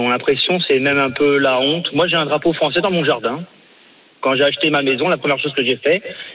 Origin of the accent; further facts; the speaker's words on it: France; on est français tous les jours, tous les ans